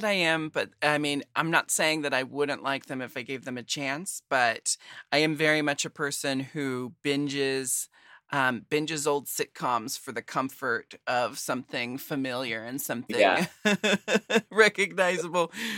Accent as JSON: {"language": "English", "town": "Portland", "country": "United States", "said": "No, I'm from Portland."}